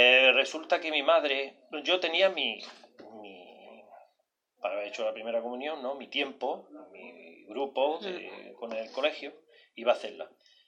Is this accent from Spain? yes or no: yes; Granada, Andalusia, Spain; born there; Entonces, ese barrio donde yo nací era de las casillas pequeñas, era un barrio que era solo para huérfanos de guerra, huérfanos de guerra y huérfanos de militares.